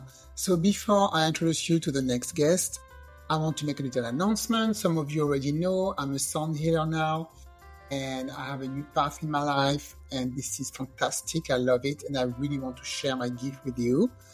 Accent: France; English is a second language; also born or lived in Germany / England; now in United States; I grew up in France. Mm-hmm. Was born there and grew up there.

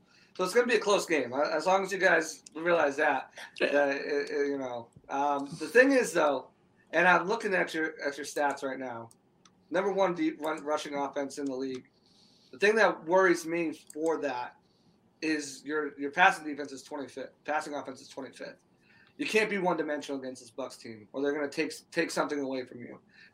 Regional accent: New England, United States; I represented the Patriots because I was from New England

